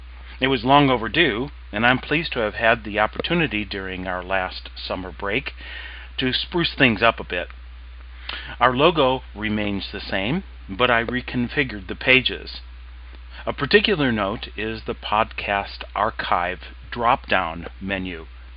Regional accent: Chicago, Illinois, United States; Annie from Chicago, my hometown

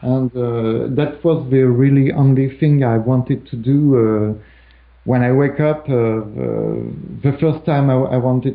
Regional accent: Nantes, Pays de la Loire, France; English is a second language; now in Rouen, France; I was born in Nantes, which is in west of France, a large town, a big town. I was raised here. Now I live in Rouen. It's really near Paris.

